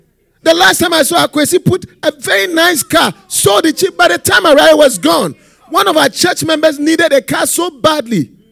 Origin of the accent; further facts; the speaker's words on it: Ghana; Then they asked, oh, I mean, your accent, your mother. I said, oh, I'm from Ghana.